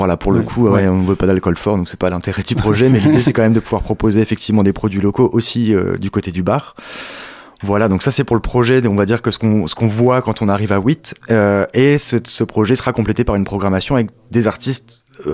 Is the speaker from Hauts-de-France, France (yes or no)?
yes; Lille, Hauts-de-France, France; moved away as an adult; also born or lived in Paris; now in Angers, France; Je suis Lillois à la base, je rêvais de quitter Paris après 10 ans. Et dans ma tête, j'allais retourner à Lille parce que, la mentalité franco-belge, la frontière belge et tout ça me manquait pas mal